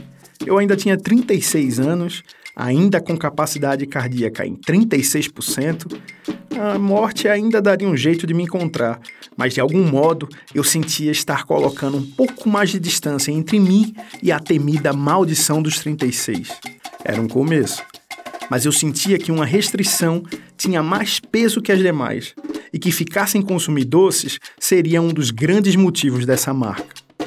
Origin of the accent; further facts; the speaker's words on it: Paulista, Pernambuco, Brazil; moved away as an adult; also born or lived in Jaboatão dos Guararapes / Recife; e Pau Amarelo, no município do Paulista, onde eu nasci. Somente adulto, finalmente me mudei para o Recife, onde já estudava, trabalhava e, enfim, vivia. Eu deixei a cidade há quase uma década.